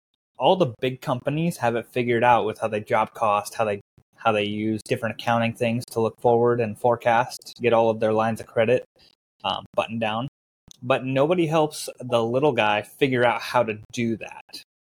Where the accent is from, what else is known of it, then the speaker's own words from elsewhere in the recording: Nebraska, United States; Yeah, I'm actually in Arkansas, in rural Arkansas. I'm from Nebraska, so I don't really have a southern accent, but ended up here with my wife and enjoying it.